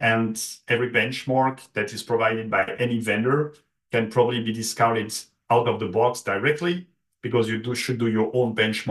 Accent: France; I'm French. I was born in France.

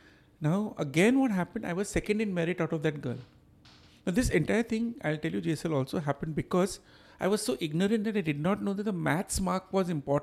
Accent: Mumbai, Maharashtra, India; Because I was from Mumbai.

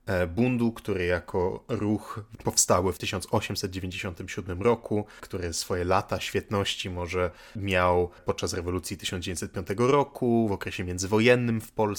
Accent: Kraków, Lesser Poland, Poland; Pochodzę tak z dość mieszanej rodziny, ale wychowałem się, mieszkałem w Krakowie. Część mojej rodziny pochodzi ze Śląska, część z innych miejsc w Polsce. Mój ojciec jest Anglikiem, ale jego rodzina pochodziła z Polski, z dzisiejszej Łotwy i Białorusi.

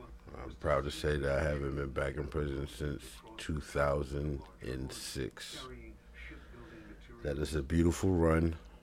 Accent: Philadelphia, Pennsylvania, United States; my hometown and where I'm from is Philadelphia. Right now I stay in North Philadelphia.

